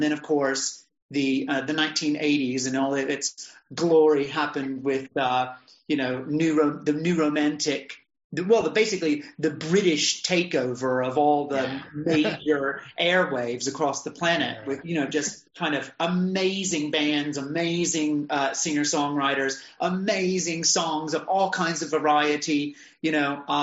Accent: North Carolina, United States; it says I'm from North Carolina, and there is a very definitive saying that in my experience is really true. You can take the boy out of the country, but you can't take the country out of the boy, right?

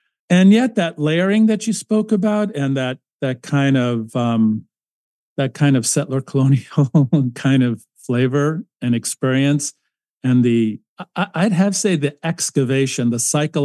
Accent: Detroit, Michigan, United States; Yeah, I was born in Detroit and grew up in the Detroit and Metro Detroit area, you know, till I was 17. And then I fled to Ann Arbor and never looked back.

